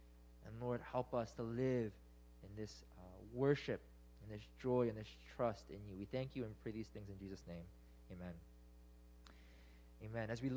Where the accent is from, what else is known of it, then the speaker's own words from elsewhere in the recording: United States; maybe particularly because we're American, it is easier for us to think of our lives in more individual terms, right?